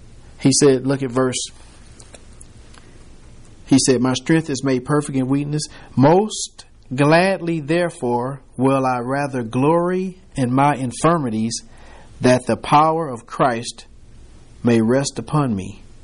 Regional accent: Detroit, Michigan, United States; We are in the South. Well, I was from Detroit, so that's what they say.

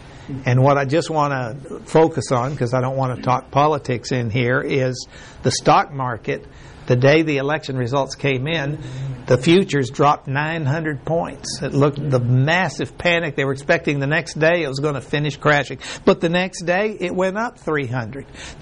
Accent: Mexico; English is a second language; now in United States; when we were raised in Mexico and then we came to the States and then we were out there working.

